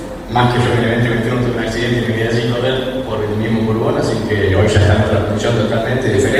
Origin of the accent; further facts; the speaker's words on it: Córdoba, Argentina; yo soy de la provincia de Córdoba, soy de Manuel Juárez, pero estudié de los 17 a los 24